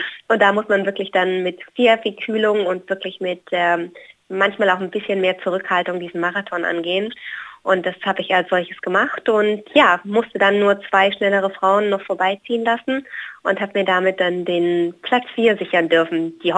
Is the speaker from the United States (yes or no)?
yes; Hawaii, United States; eben jetzt da, wo ich herkomme, aus Hawaii